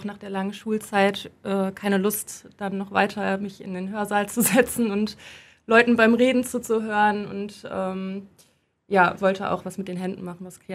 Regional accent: Cronenberg, North Rhine-Westphalia, Germany; Also wir sind tatsächlich in Kronenberg aufgewachsen.

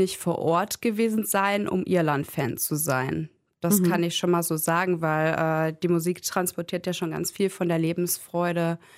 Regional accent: Wülfrath, North Rhine-Westphalia, Germany; Also ich komme nebenan aus Wülfrath ursprünglich

